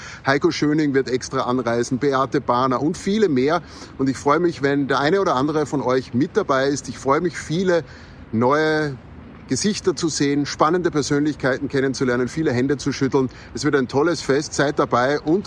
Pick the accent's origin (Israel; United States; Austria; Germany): Austria; Upper Austria; wenn wir am 9. Mai in meiner Heimat Oberösterreich zusammenkommen